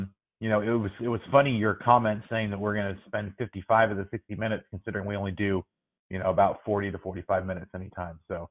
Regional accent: Maryland, United States; I didn't latch on immediately to the team because, you know, I came from Maryland. So I was a Maryland fan for a while

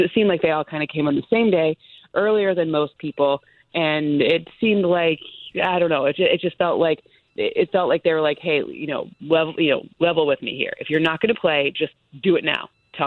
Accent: Michigan, United States; remember that I'm from Michigan and the sympathy goes away.

